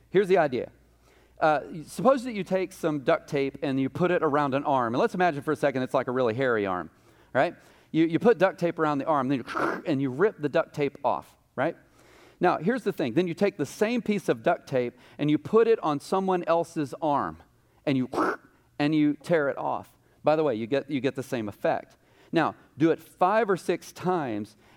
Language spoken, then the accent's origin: English; Mineola, Texas, United States; when I was growing up in Mineola, Texas